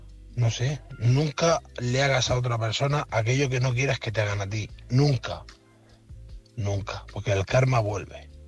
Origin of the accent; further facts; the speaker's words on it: Murcia, Region of Murcia, Spain; de Murcia